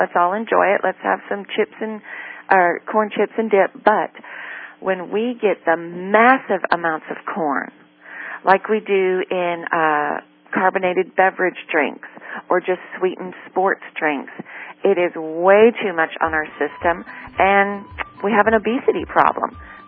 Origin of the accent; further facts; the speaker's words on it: Iowa, United States; And, you know, I was raised in Iowa, graduated from Iowa State University, so I feel like I can say this.